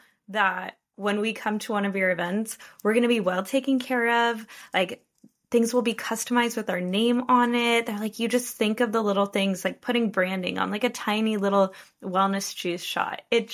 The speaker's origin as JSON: {"language": "English", "country": "Finland", "said": "I'm originally from Finland"}